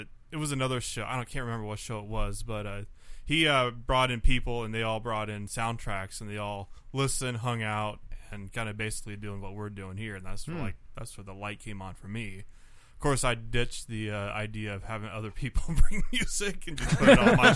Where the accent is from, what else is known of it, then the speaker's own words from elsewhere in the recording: Hastings, Nebraska, United States; now in Lincoln, United States; when I go back to my hometown of Hastings, I have to adjust, you know, how I drive.